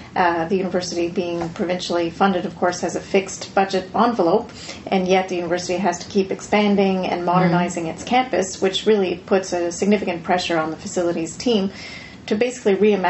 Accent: Ottawa, Ontario, Canada; So I am born and bred in Ottawa

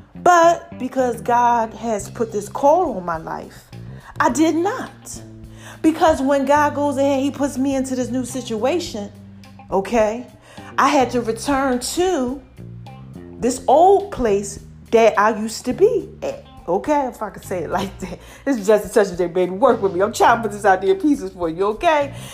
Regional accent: New Jersey, United States; now in Georgia, United States; when I came from New Jersey to Georgia, almost 6 years ago.

